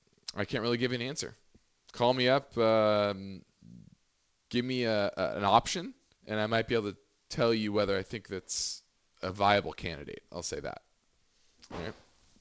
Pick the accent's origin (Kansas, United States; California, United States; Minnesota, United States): California, United States; I grew up down here in California, Southern California.